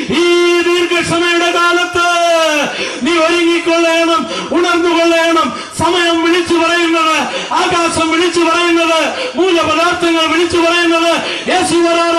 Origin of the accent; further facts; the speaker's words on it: Kochira, Kerala, India; എൻ്റെ പ്രിയപ്പെട്ട ഗ്രാമമായ കൊച്ചിറയിൽ, ഞാൻ വളർന്ന എൻ്റെ ഭവനത്തിനടുത്തൂടെ, എൻ്റെ ദേശത്തിൻ്റെ വീടിനടുത്തൂടെ